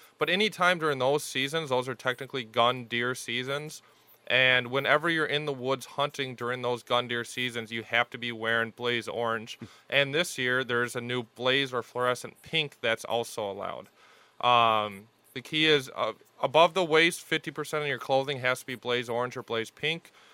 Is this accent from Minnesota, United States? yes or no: yes; Minnesota, United States; now in Manitowoc, United States; I'm originally from Minnesota. Grew up south of the Twin Cities. And then went through training and was on the other side of the state. And then I took a job out here in Manitowoc.